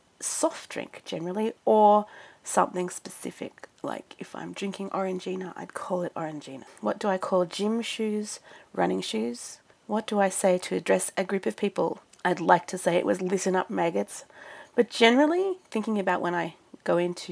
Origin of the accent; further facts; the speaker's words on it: Canada; born there; also born or lived in Melbourne, Australia; Where I'm from, I was born in Canada, lived in Melbourne, Australia, and am now living in Canada again, so I have a strange mishmash accent.